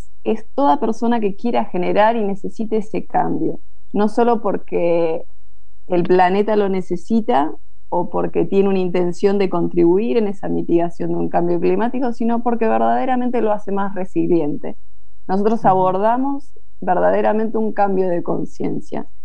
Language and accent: Spanish; Trevelin, Chubut, Argentina; soy de Patagonia, Trevelin. A veces sí, sí, tengo muy mala conexión. La verdad que los patagones sufrimos un poco esa parte.